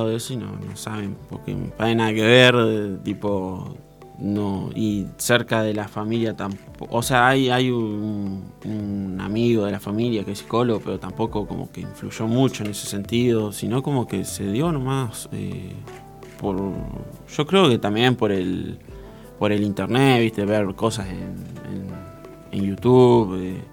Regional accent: Paysandú, Uruguay; now in Salto, Uruguay; Soy de Paysandú, vine a ser el CEO área social acá en Salto

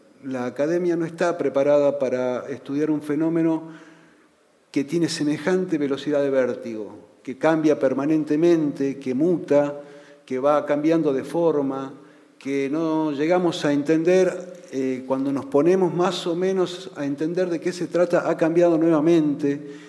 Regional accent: Argentina; Yo vengo de Argentina, nosotros hemos tenido una experiencia neoliberal por primera vez elegida por el pueblo

